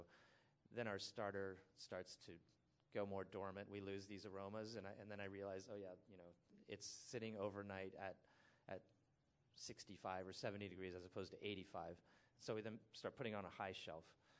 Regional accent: San Francisco, California, United States; people will ask me sometimes when they find out I'm from San Francisco and I have a bakery

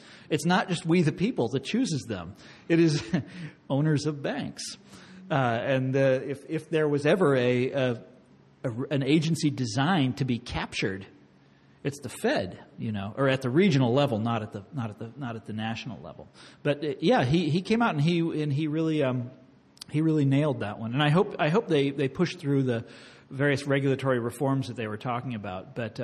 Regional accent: Kansas City, Missouri, United States; I'm from Kansas City.

